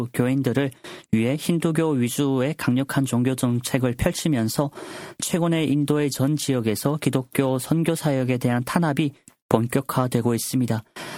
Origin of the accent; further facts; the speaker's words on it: North Korea; 저희 고향 북조선 땅을 생각해봅니다.